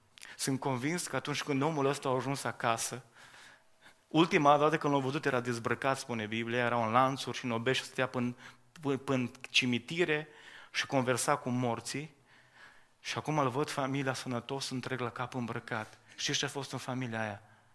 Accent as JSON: {"language": "Romanian", "country": "Romania"}